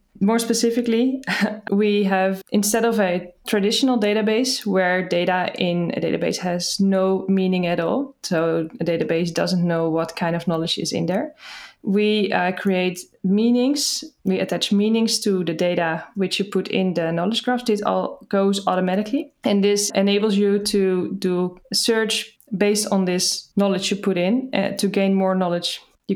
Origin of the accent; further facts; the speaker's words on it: Netherlands; English is a second language; now in Helsinki, Finland; I'm from the Netherlands, but currently living in Helsinki.